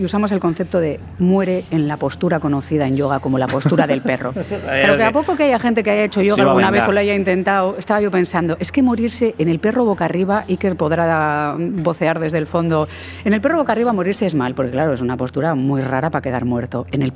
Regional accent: Basque Country, Spain; ¿Somos o no somos vascos?

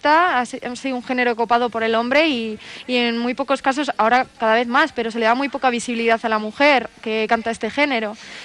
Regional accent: Vitoria-Gasteiz, Basque Country, Spain; al final soy de Gasteiz, hablo euskera y hay que impulsarlo.

